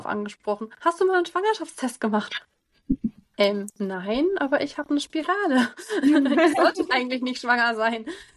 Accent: Freiburg, Baden-Württemberg, Germany; Ich bin jetzt 32 Jahre alt, hatte meine Diagnose im Dezember 22 und ich komme aus Freiburg.

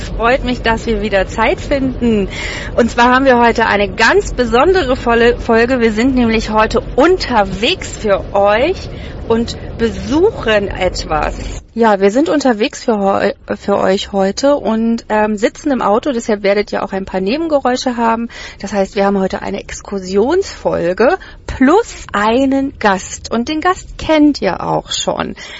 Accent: Berlin, Germany; Und ja, ich weiß, wir sind aus Berlin

